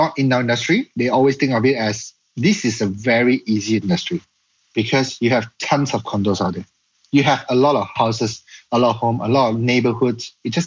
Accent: Ipoh, Perak, Malaysia; I'm from Ipoh. So when people from our town come to KL, the first thing they do is rent a place.

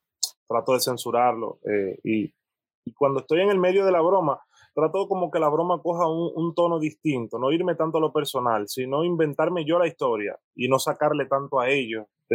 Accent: Santo Domingo, Dominican Republic; Yo soy de Villa Duarte, Maquiteria. Es un barrio cerca del Faro Colón, de Isabelita. Me crié en todos esos matorrales.

